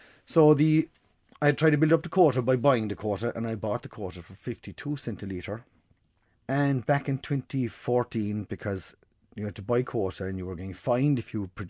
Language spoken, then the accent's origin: English; Mill Street, Ireland; We're originally from Mill Street, originally from Ratmore, but my grandfather bought the farm back in the 1930s.